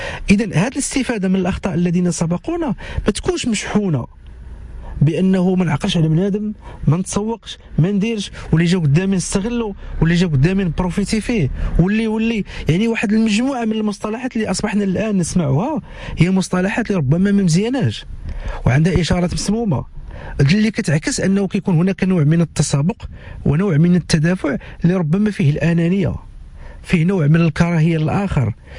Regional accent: Morocco; نحن كاسره مغربيه

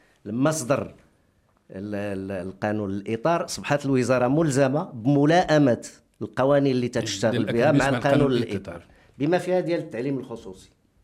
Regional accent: Morocco; أنا مواطن مغربي، انا قريت في المدرسه العموميه

